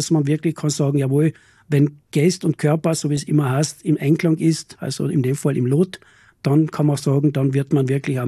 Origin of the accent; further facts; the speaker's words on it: Carinthia, Austria; also born or lived in Vienna; Ich habe in Wien gelebt, war dort Leichtathlet, war Wiener Meister und bin dann zurückgekommen nach Kärnten in meine Heimat, also am Klabeinersee, wo ich ja wohne und aufgewachsen bin.